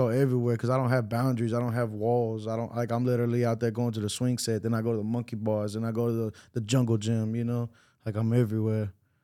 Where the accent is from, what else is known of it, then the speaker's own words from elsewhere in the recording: Texas, United States; And then, of course, I'm from Texas, so I'm jamming … all the way